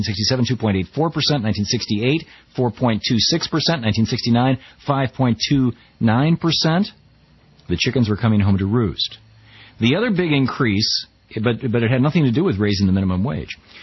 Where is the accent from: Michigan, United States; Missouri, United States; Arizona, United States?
Michigan, United States; Yeah, I grew up in Michigan. Yep.